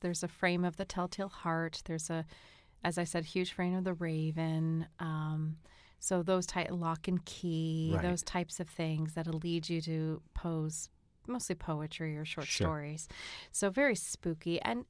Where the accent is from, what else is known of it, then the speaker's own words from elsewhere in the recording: Boston, Massachusetts, United States; accent: Boston; Well, because I think I'm saying it wrong because of being a Bostonian.